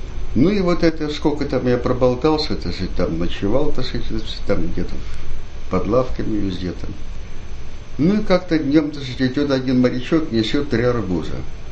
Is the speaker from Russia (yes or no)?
no; Ukraine; Я сказал, что у меня никого нет, что я с Украины, у меня никого нету. Одна бабка, то есть, и дед там на Украине.